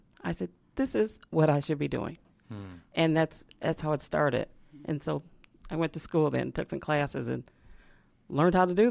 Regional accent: Detroit, Michigan, United States; I'm from Detroit, Michigan, and born and raised

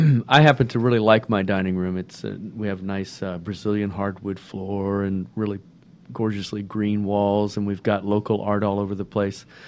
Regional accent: Louisiana, United States; I come from Louisiana, case in point.

